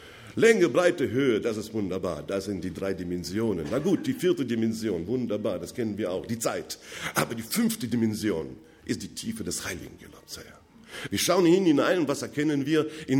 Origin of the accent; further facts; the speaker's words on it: Odesa, Odesa Oblast, Ukraine; German is a second language; Ja, ich komme aus der Odessa, nicht?